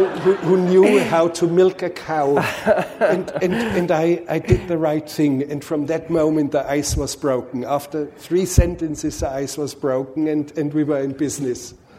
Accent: Bavaria, Germany; English is a second language; I grew up as a boy, I grew up in Bavaria in the mountains, and I was looking after cows

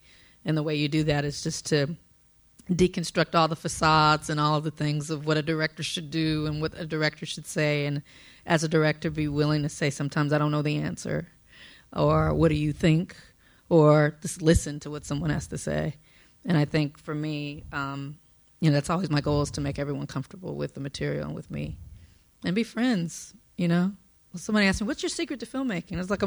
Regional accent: Compton, California, United States; So during the 90s, I'm from Compton, South Central.

